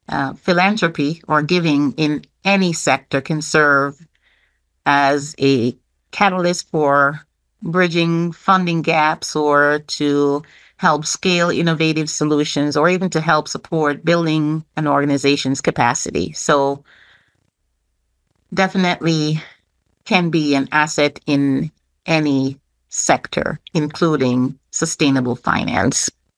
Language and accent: English; Jamaica; moved away as an adult; now in New York, United States; I grew up in Jamaica with my grandparents, and there I received my foundational education at an all-girls grammar school. My adult years have been spent in the U.S., mostly in New York